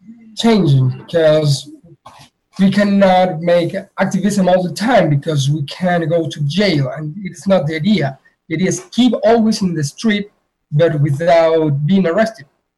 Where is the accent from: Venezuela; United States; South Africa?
Venezuela; Yes, I came from Venezuela.